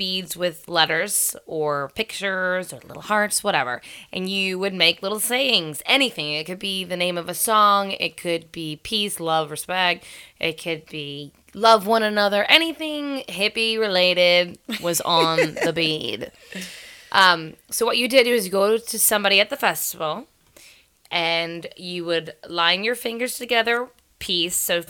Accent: United States; Yeah. I'm American.

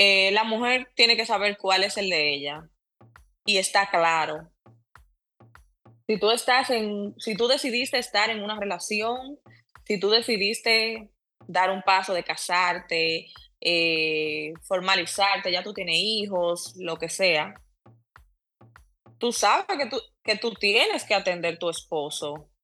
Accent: Santo Domingo, Dominican Republic; moved away as an adult; Yo me crié en Santo Domingo. Yo vine aquí grande.

